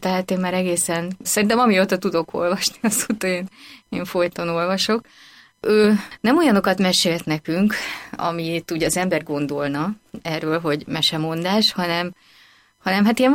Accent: Pest, Hungary; Budapest az nem volt nekem annyira újdonság, mert ahol felnőttem, az elég közel fekszik Budapesthez, tehát elég gyakran jártunk ide, na de az azért mégiscsak más, hogyha az ember itt lakik.

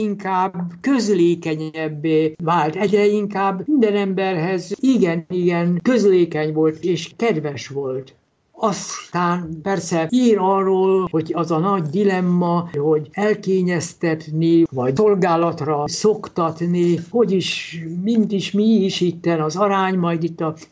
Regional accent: Pomáz, Pest, Hungary; born there; nekem van egy aranyos ikertestvérem, és amikor mi születtünk, akkor a család Pomázon lakott. Az Orgona utcában, amely Pomáznak a külső utcája, és a szomszédságban már a cigánytelep található.

